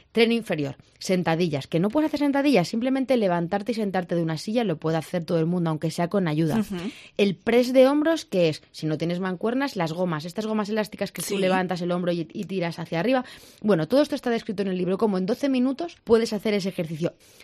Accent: Belmonte, Castilla-La Mancha, Spain; yo soy de Cuenca, yo soy uh-huh. de Belmonte, Cuenca, y yo tenía una farmacia rural en un pueblo de 500 habitantes

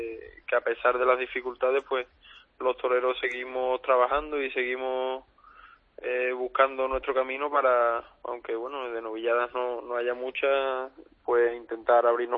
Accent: Olivenza, Extremadura, Spain; eso tanto aquí en mi tierra en Olivenza como en todo sitio

